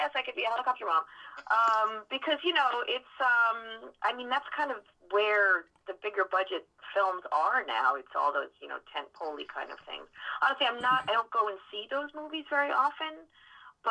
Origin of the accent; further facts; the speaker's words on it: New York, United States; and I'm a New Yorker. We don't freak out when we see famous people.